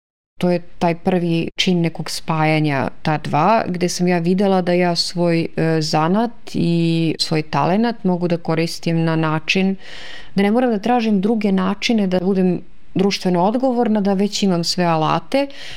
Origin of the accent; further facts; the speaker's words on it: Smederevska Palanka, Podunavlje District, Serbia; dolazim iz Smederevske Palanke.